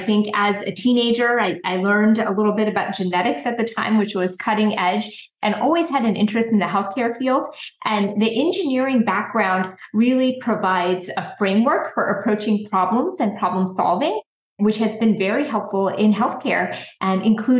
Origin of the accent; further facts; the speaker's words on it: New Jersey, United States; So I grew up in New Jersey, Central Jersey, and I went to the University of Pennsylvania for my undergraduate work.